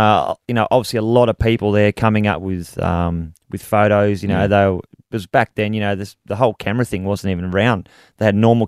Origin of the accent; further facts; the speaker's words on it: Mount Warrigal, New South Wales, Australia; I'm a guy from Mount Warrigal.